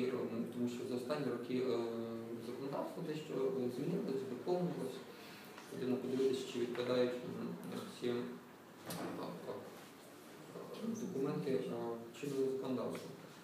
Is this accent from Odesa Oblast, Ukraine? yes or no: no; Kyiv, Ukraine; формування електронного, бібліотечного, інформаційного і культурологічного ресурсу Дарницького району, моя мала батьківщина.